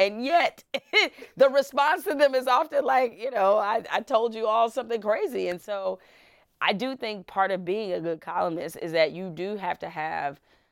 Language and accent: English; Detroit, Michigan, United States; also born or lived in Houston; And I was born and raised in Detroit, but we spent 2 years there when I was like from ages maybe 5 to when I was 7.